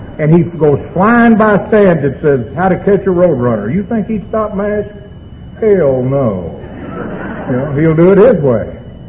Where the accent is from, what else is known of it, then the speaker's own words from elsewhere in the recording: Louisville, Kentucky, United States; I come from Louisville, Kentucky. I was born and raised there, in out around the corner at 4th and Central, where Churchill Downs Racetrack is